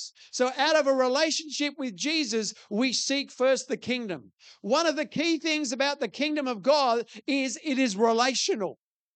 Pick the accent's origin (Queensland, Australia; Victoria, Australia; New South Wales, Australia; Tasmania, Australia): Tasmania, Australia; born there; I'm not an Australian anymore. I'm not a Tasmanian. I was born in Tasmania. I live in Australia